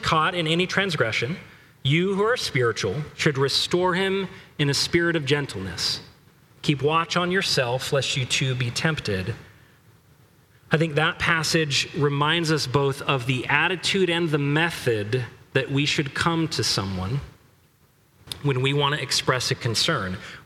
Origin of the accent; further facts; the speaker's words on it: West Coast, United States; That I forget that I grew up on the West Coast